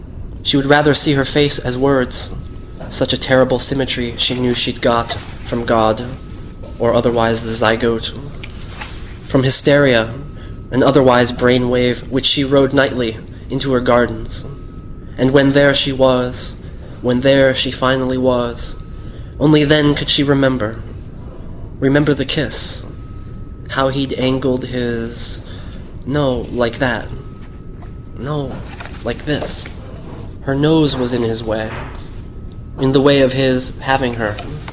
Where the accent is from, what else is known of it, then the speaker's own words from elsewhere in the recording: New Hampshire, United States; I'm from New Hampshire, so I write a lot about New England. My mind is always there, even at this moment.